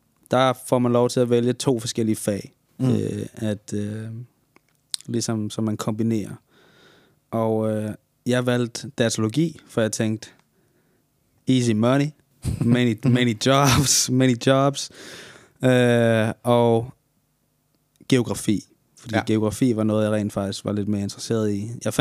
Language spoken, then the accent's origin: Danish; Brussels, Brussels-Capital Region, Belgium; Jeg blev født i Bruxelles i 1999, den 19. august. Der voksede jeg op sammen med min mor og min storesøster. Jeg gik i skole dernede